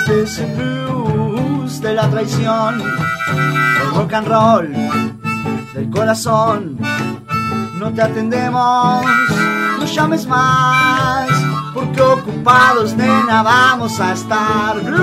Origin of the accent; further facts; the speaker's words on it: Melo, Cerro Largo, Uruguay; yo soy de Melo, por ejemplo, me voy a Melo